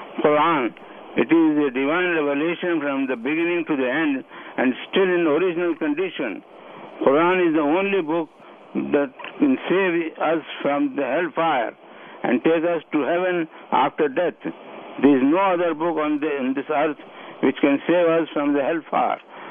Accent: India

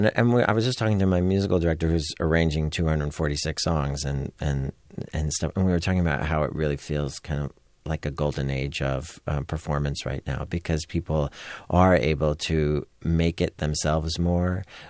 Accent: San Francisco, California, United States; And when I was growing up in San Francisco, if you wanted to be a theater artist, you really kind of needed to move to New York.

